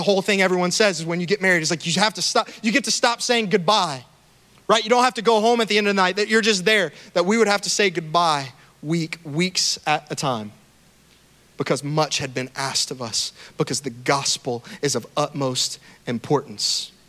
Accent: Louisiana, United States; I look up church jobs in my hometown in Louisiana.

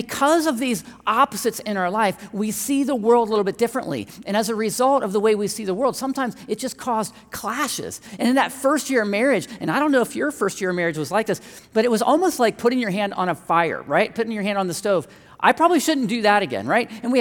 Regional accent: Columbus, Ohio, United States; But I'm the youngest of six, very big family. She's an only child. I grew up in Columbus, very big place.

